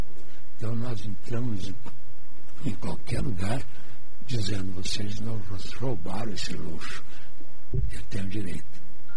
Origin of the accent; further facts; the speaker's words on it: Brazil; E eu disse para ele, escuta, eu sou do Brasil, observei uma diferença entre